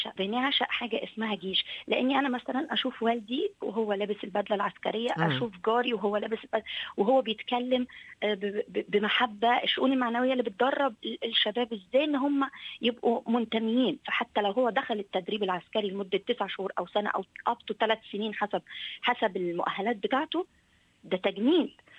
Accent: Egypt; لأن عندنا في مصر ما كانش فيه مؤسسات

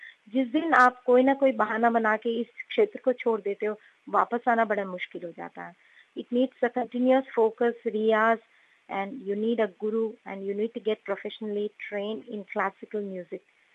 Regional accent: Jaipur, Rajasthan, India; also born or lived in Hyderabad / Mumbai / Nagpur; मैं वैसे जन्मी हूँ हैदराबाद में, बट राजस्थान जयपुर में मैं पली बड़ी हूँ। उसके बाद मैं बॉम्बे में रही हूँ

